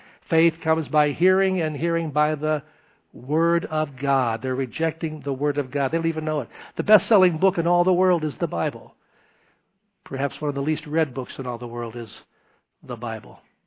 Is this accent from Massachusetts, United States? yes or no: no; Knoxville, Tennessee, United States; I came from Knoxville, Tennessee, and we go back into the 1800s there, serving the Lord